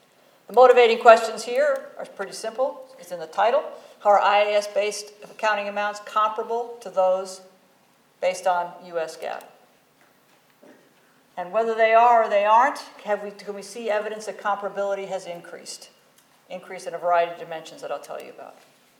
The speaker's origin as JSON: {"language": "English", "country": "United States", "said": "has to do with the issue close to my heart, being an American, is issue around whether the U.S. will adopt IFRS."}